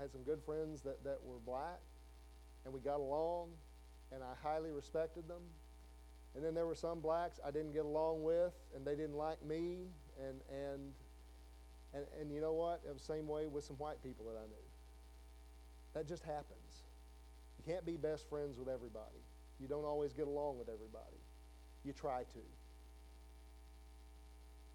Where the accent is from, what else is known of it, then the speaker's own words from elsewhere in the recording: Blytheville, Arkansas, United States; I grew up in the South. I grew up in Blytheville, Arkansas.